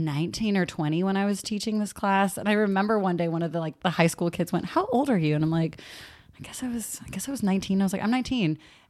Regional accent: San Leandro, California, United States; also born or lived in Castro Valley; I went to Castro Valley High School in Castro Valley. I grew up in San Leandro and Castro Valley. These places, for reference, are close to, I would say, Oakland

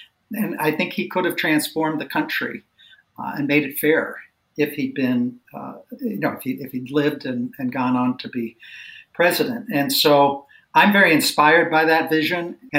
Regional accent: Minnesota, United States; also born or lived in Washington, D.C.; So I was born in Washington, D.C. My formative years were in Minnesota

